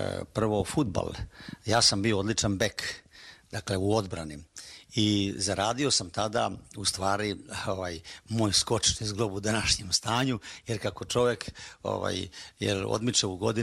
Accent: Belotić, Mačva District, Serbia; Kod nas u Mačvi je jako razvijena ta kultura bostana.

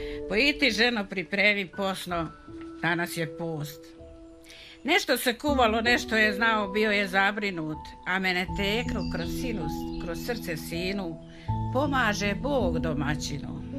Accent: Kotor Varoš, Republika Srpska, Bosnia & Herzegovina; born or raised there

